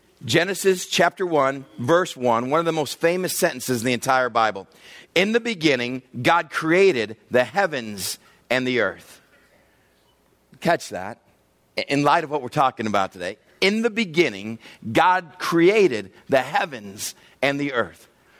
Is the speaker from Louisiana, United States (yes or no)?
no; California, United States; as a Westerner, as an American, it is eerie to be in a large city where everything stops.